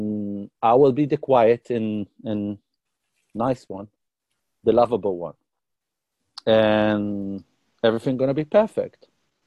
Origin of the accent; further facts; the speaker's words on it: Tel Aviv, Tel Aviv District, Israel; accent: British; English is a second language; So I was born and raised in Tel Aviv, around Tel Aviv in Israel. I know that I sound British and from Oxford, but not. My accent is very British, but not. I was born in Israel